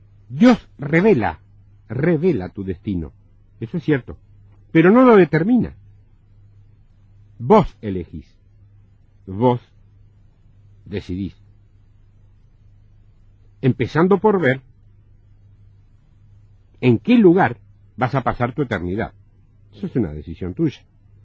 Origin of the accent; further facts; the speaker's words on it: Argentina; Si yo me voy a vivir a Alemania, sigo siendo argentino.